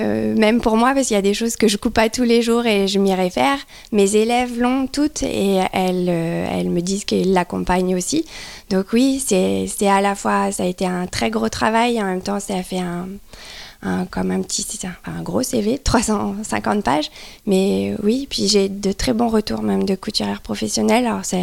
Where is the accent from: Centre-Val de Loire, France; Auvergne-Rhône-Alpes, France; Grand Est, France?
Auvergne-Rhône-Alpes, France; Grenoble; on est dans les Hautes-Alpes depuis 5 ans et je suis grenobloise d'origine.